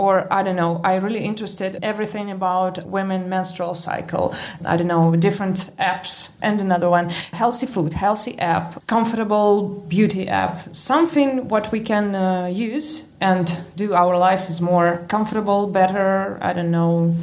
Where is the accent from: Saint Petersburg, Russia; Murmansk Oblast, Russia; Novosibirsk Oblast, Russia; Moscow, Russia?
Novosibirsk Oblast, Russia; Novosibirsk; No, I'm from Russia. I was born in Novosibirsk. It's the city, the heart of Siberia.